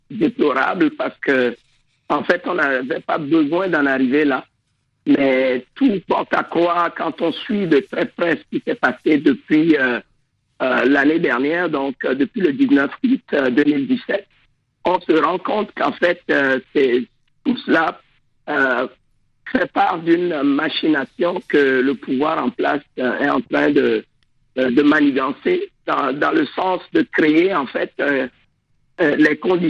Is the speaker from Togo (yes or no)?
yes; Togo; Oui, c'est ça, je suis togolais d'origine.